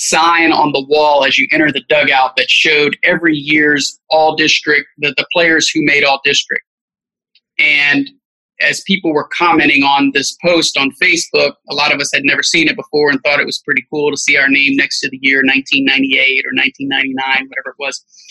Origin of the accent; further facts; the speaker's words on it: Cypress, Texas, United States; Indeed. Yes, and I am from Cypress. I went to Cy Falls High School.